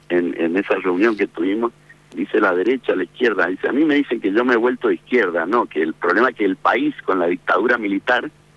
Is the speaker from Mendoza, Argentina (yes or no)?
yes; San Carlos, Mendoza, Argentina; now in Godoy Cruz, Argentina; lo llevamos a mi pueblo cuando era joven. Yo ya tengo mucho más años viviendo en Godoy Cruz que en San Carlos, pero todos me siguen asociando con San Carlos.